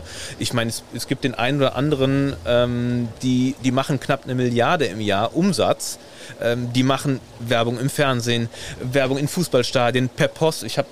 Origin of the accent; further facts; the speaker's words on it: Rhineland-Palatinate, Germany; ich komme direkt aus dem Ahrtal